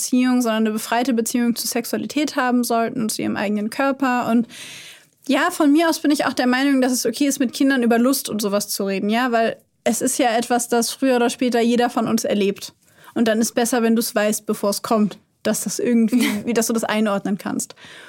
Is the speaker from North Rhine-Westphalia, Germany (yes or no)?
no; Hanover, Lower Saxony, Germany; komme ich aus Hannover und schäme mich deswegen für meine Herkunftsstadt quasi.